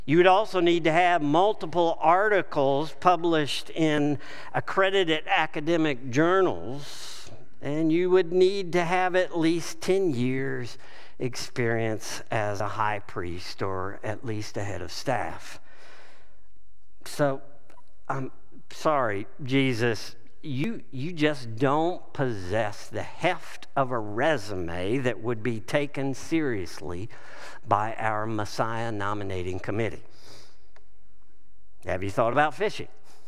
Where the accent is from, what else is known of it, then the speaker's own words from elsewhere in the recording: Missouri, United States; flyover territory of Missouri, assumptions are a given for us. When I am meeting someone and they ask my hometown, the response I typically get is a look that is somewhere between confusion and pity.